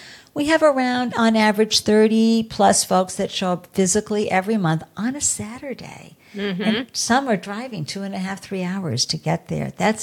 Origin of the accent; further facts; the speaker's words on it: Massachusetts, United States; accent: Boston; I'm going to use my Boston accent for a second.